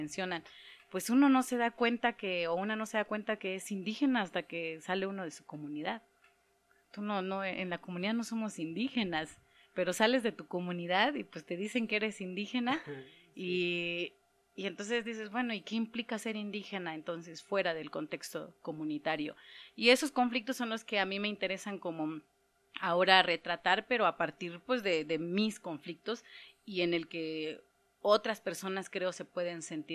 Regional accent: Chenalhó, Chiapas, Mexico; soy de Chenalbó, Tzotzil.

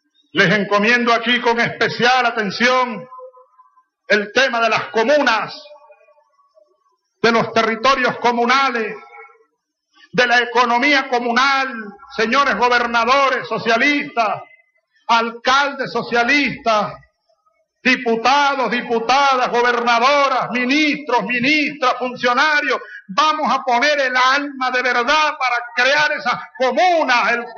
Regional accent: Sabaneta, Barinas, Venezuela; Yo soy el arañero de Sabaneta, pues.

